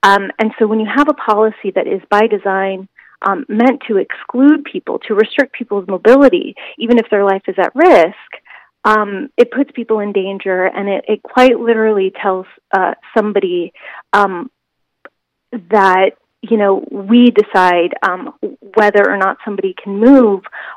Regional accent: Texas, United States; but I'm from Texas, and I've seen, you know, the increased militarization

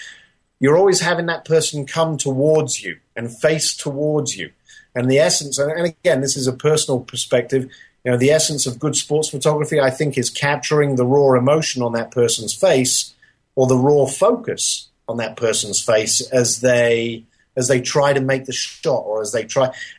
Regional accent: United Kingdom; Well, you know, being British

